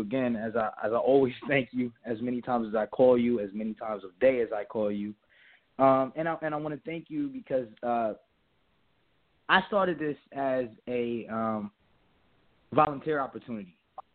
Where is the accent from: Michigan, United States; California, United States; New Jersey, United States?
New Jersey, United States; Plainfield; now in Augusta, United States; And I'm from Plainfield, New Jersey. I'm in Augusta, Georgia, which is a big sharecropping town.